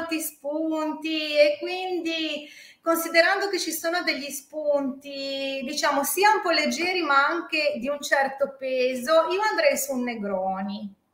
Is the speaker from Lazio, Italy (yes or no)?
no; Liguria, Italy; io sono originario della Liguria di Ponente